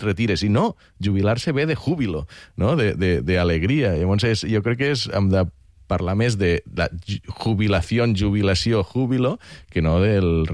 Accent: Catalonia, Spain; jo soc de les Terres de l'Ebre. Allí no fa falta tants de diners per a viure bé a les zones, diguem-ne, més rurals o fora de la ciutat

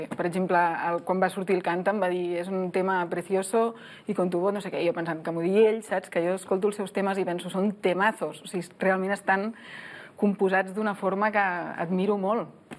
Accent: Vilassar, Catalonia, Spain; Que si parles amb algú de Vilassar de la Tira, soc de Vilassar.

